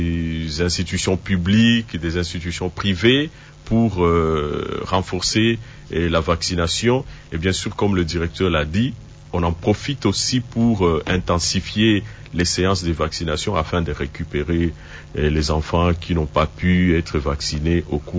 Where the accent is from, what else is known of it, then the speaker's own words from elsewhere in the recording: DR Congo; Il y a de nouveaux vaccins qui sont en train d'être introduits, notamment chez nous en RDC.